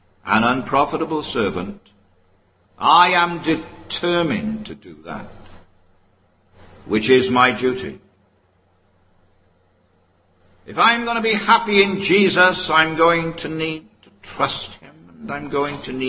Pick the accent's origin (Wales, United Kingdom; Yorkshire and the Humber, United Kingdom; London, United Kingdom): Wales, United Kingdom; I'm a Welshman.